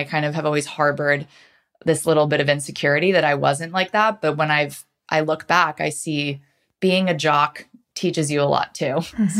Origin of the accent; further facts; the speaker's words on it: New Canaan, Connecticut, United States; I grew up in Connecticut in a suburb called New Canaan, which is about 45 minutes outside New York City.